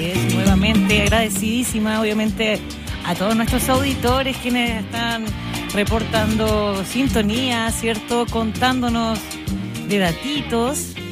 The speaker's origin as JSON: {"language": "Spanish", "town": "Chonchi", "region": "Los Lagos", "country": "Chile", "said": "porque no somos gente de nada, somos de Chonchi."}